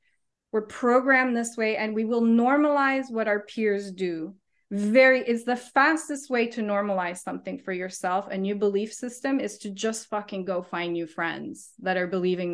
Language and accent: English; Canada; now in New Zealand; I'm Canadian.